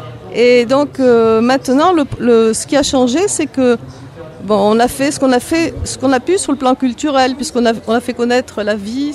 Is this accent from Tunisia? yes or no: no; Antananarivo, Analamanga, Madagascar; je suis née à Tananarive, à Madagascar, et que, voilà, j'y ai passé ma jeunesse